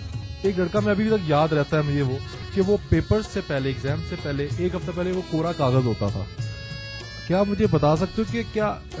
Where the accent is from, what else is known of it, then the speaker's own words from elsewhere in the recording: Saudi Arabia; میں یہاں سعودی عرب میں اپنے بچپن سے ہی ہوں.